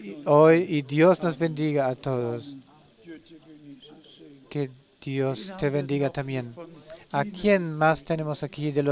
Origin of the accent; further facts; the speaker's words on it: Kananga, Kasaï-Central, DR Congo; que vengo de Kananga, del Congo.